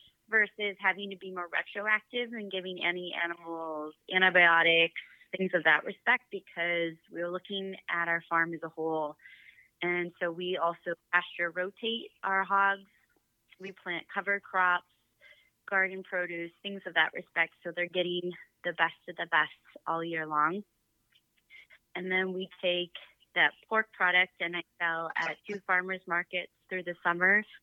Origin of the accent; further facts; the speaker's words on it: Minnesota, United States; No, I grew up southwest of the Twin Cities in Minnesota